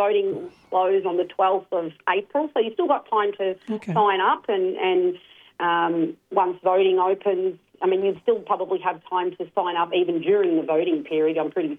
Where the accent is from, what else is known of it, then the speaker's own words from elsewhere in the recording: Victoria, Australia; born there; I was born on Bunwarang country. I think we lived on Bunwarang country for most of our lives. I think I've only just moved off country in the last 10 years.